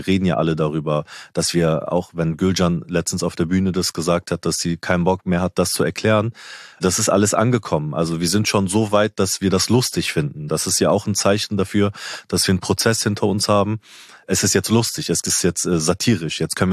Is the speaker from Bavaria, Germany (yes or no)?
no; Remscheid, North Rhine-Westphalia, Germany; ich bin in einer Kleinstadt in Remscheid aufgewachsen